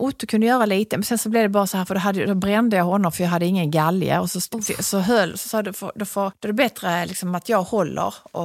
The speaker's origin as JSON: {"language": "Swedish", "region": "Skåne", "country": "Sweden", "accent": "Skåne", "said": "när jag pratar skånska i Stockholm"}